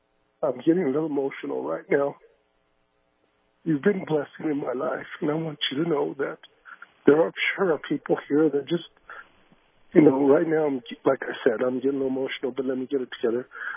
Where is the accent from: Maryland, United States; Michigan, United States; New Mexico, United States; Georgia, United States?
New Mexico, United States; Albuquerque; And I was from Albuquerque and Skip Heislick and some other things.